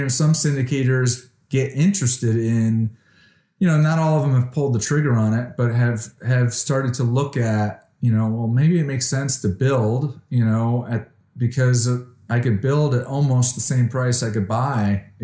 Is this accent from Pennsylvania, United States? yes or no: no; Connecticut, United States; also born or lived in South Florida; now in Dallas, United States; so I'm an East Coast guy. I grew up in Connecticut. I lived in South Florida for like 14 years, and I've been in the Dallas market now for 11.